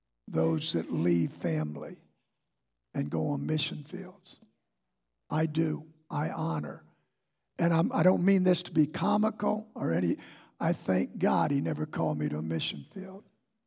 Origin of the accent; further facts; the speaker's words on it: Barberton, Ohio, United States; I'm glad I was raised in Barberton, Ohio.